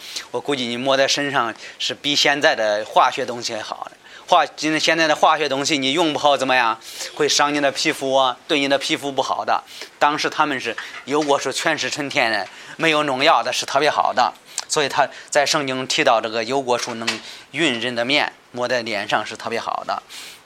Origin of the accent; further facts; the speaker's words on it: China; 是我们写成中文，我们中国人能明白吗？我们中国人一听也知道是什么意思，对吧？